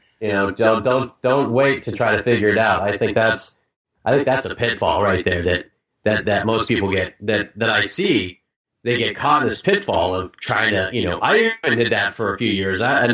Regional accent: Arkansas, United States; because I spent a lot of time when I was young growing up in Arkansas before I really was, you know, before I was really enmeshed, you know, into a multicultural, you know, environment.

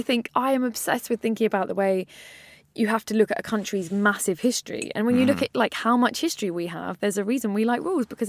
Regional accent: England, United Kingdom; one of the most horrible things about being an English person in America is that the lie you were told that they are the same as you, like this lie comes crashing down

